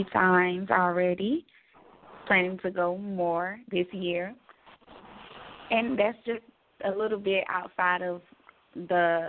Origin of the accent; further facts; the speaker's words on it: Georgia, United States; also born or lived in Miami; now in Atlanta, United States; I was born in Miami, but I was raised in Georgia. So I'm currently living in Atlanta.